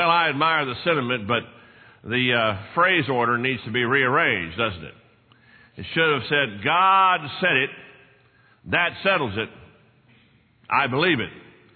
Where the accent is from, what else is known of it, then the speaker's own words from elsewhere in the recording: Texas, United States; One, it's my patriotic duty as a Texan to eat some part of a cow every day.